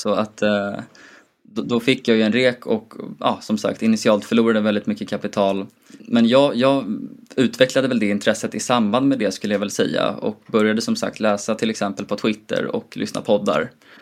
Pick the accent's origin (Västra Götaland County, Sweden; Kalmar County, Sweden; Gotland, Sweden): Gotland, Sweden; jag är 26 år gammal, jag kommer från Gotland